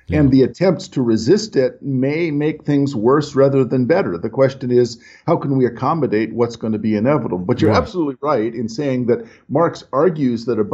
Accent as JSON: {"language": "English", "region": "the South", "country": "United States", "said": "As a Southerner here and as an admirer of hee-haw, I'm having trouble."}